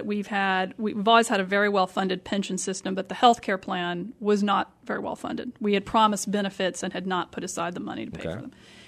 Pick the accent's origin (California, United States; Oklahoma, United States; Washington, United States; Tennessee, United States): Tennessee, United States; now in North Carolina, United States; like I said, I'm from Tennessee. I came to the state because of education.